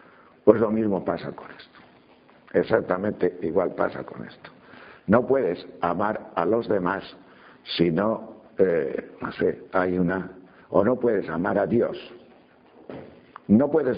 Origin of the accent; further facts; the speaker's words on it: León, Castile and León, Spain; Yo de pequeño, en mi pueblo, en León